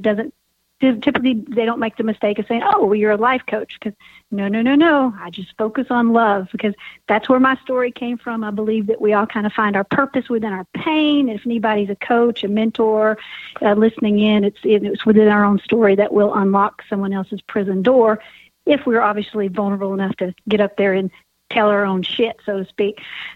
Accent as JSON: {"language": "English", "region": "Texas", "country": "United States", "tie": "born or raised there", "said": "growing up in Texas, you just didn't really realize how diverse it was until you get somewhere different that has so much diversity out there."}